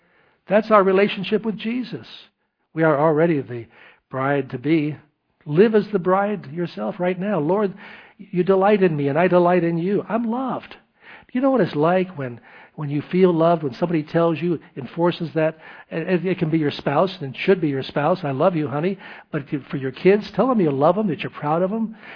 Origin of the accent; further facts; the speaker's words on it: Tennessee, United States; born there; Of course, I was born in Tennessee